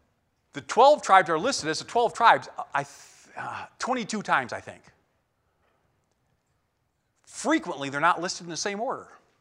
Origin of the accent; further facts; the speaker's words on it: England, United Kingdom; And when we're English people, so we were, well, how do you say Adam?